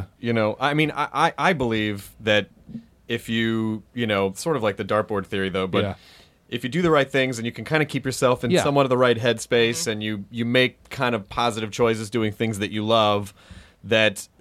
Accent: Louisville, Kentucky, United States; born there; I was born in Louisville, Kentucky.

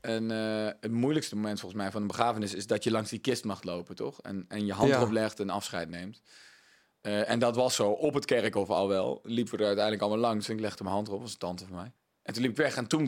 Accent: Gelderland, Netherlands; Ik kwam uit Gelderland, niet uit Brabant.

